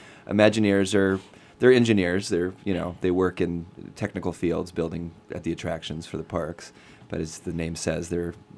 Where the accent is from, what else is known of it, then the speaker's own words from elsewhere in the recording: California, United States; I grew up in Southern California, like Michael.